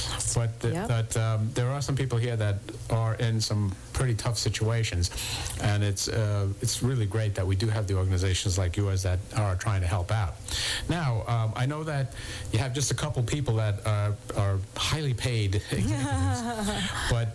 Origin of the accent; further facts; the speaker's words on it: New York, United States; I did not expect that when I first moved here. I'm from New York, as many of the listeners know, out on Long Island